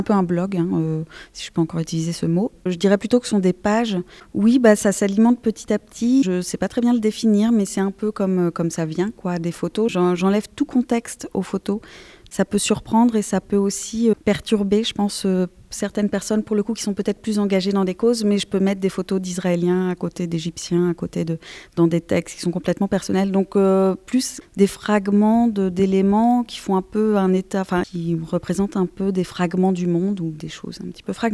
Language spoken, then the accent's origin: French; France; Être trop distante en tant que Française